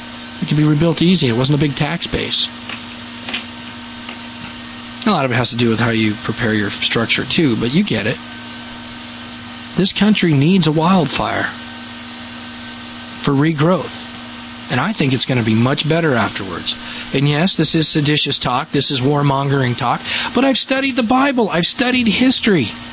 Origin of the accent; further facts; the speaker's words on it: United States; I'm Dutch and I'm Scottish and I have a whole lot of anguish to direct towards the English. And I'm American. I'm an American.